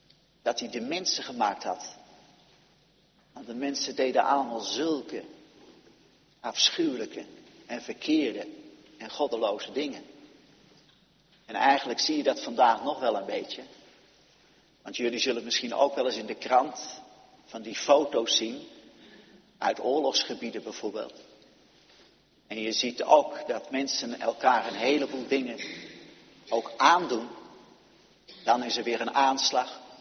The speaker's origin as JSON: {"language": "Dutch", "town": "Westbroek", "region": "Utrecht", "country": "Netherlands", "tie": "born or raised there", "said": "De omgeving van Westbroek, waar ik opgegroeid ben."}